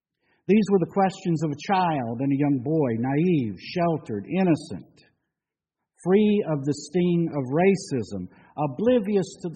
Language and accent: English; Birmingham, Alabama, United States; born there; I was born in Birmingham, Alabama, at a time when the civil rights movement was entering its stride.